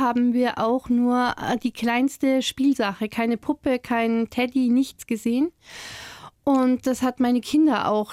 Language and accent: German; Weiler, Bavaria, Germany; also born or lived in Lindenberg; tatsächlich bin ich nur in Lindenberg geboren, weil dort das nächste Krankenhaus ist. Aufgewachsen bin ich in einem noch viel idyllischeren Örtchen, aha, nämlich Weiler. Das ist daneben und noch ein ganzes Stückchen kleiner.